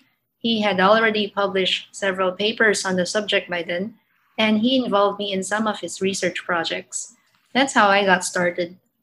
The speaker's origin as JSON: {"language": "English", "country": "Philippines", "said": "I'm a neurosurgeon from the Philippines."}